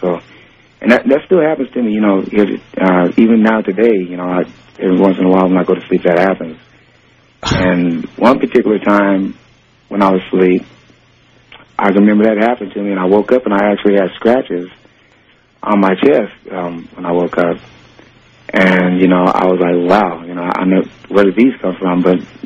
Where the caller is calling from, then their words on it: Salt Lake City, Utah, United States; from Salt Lake City.